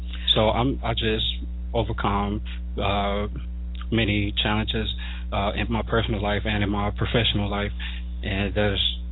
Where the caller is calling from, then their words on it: Chicago, Illinois, United States; I'm calling in from Chicago.